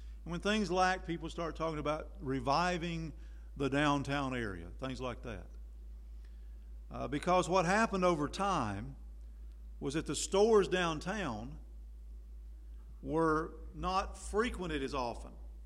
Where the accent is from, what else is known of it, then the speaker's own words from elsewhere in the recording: Tryon, United States; Now, every town, and it was true in my hometown of Tryon, you have a downtown area, and there are stores there